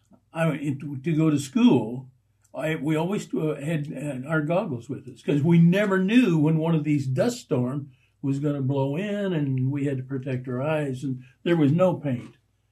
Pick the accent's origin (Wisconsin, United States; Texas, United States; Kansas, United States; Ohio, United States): Kansas, United States; born there; And I was born in Northwest Kansas, and to say that we lived in poverty would be an understatement.